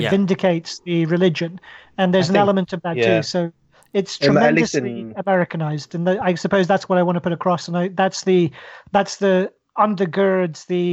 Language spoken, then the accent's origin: English; Oman; I didn't grow up in Saudi Arabia. I grew up in Oman, which is it borders with Yemen and is just on the edge of the Arabian Peninsula on the southeast corner of Saudi Arabia.